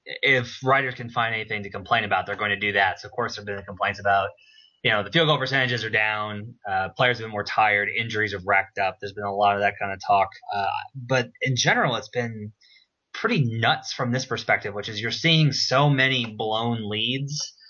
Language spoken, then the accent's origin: English; Arkansas, United States; I grew up in Arkansas.